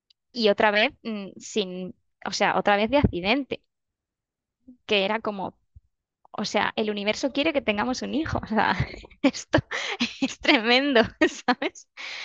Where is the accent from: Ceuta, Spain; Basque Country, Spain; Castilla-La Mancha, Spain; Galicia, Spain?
Castilla-La Mancha, Spain; Toledo; Y encima, aunque yo soy de Toledo, me dice que es que su lugar favorito de España es Toledo.